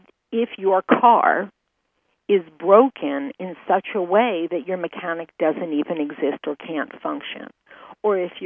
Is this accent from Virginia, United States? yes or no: no; Maine, United States; if you were traveling from California and you wanted to get to my home state of Maine